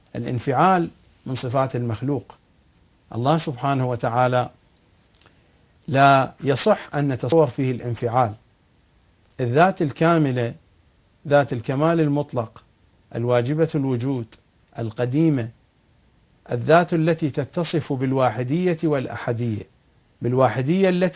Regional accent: Iraq; moved away; أنا خرجت من العراق سنة 1980، أوائل سنة 1980 هاجرت وخرجت من العراق، ولم أرجع إلى العراق إلا بعد سقوط النظام الصدامي

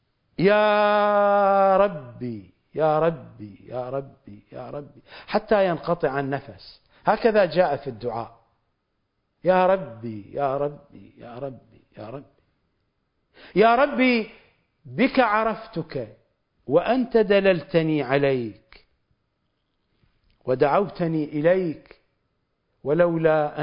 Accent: Iraq; هذا مثل شعبي معروف عندنا بالعراق

